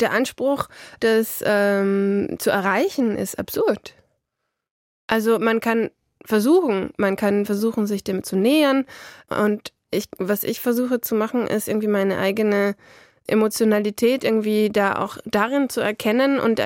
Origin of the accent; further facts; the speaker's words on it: Vienna, Austria; Ich bin aus Wien.